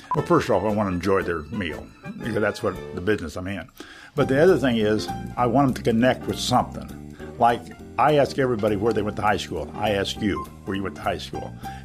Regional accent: Keokuk, Iowa, United States; I grew up in Keokuk, Iowa, a town of about 17,000 people down the southeast corner of Iowa.

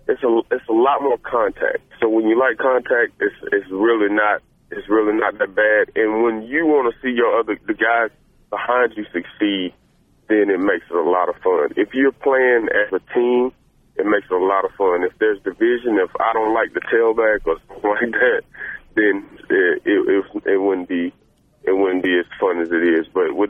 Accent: Alabama, United States; And growing up in Alabama, and he's a legend in Alabama

